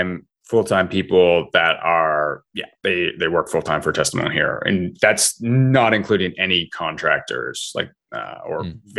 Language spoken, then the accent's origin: English; Vermont, United States; I grew up in Vermont, so I was a big snowboarder